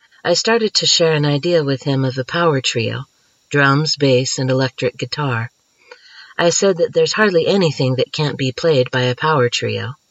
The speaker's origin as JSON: {"language": "English", "town": "Baltimore", "region": "Maryland", "country": "United States", "tie": "born or raised there", "also_born_or_lived": "Houston", "said": "Growing up in Baltimore, everyone minds their own business and keeps to themselves."}